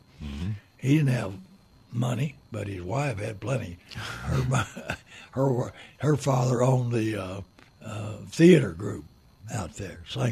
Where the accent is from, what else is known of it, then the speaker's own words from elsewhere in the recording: Oklahoma, United States; I'm from Oklahoma originally.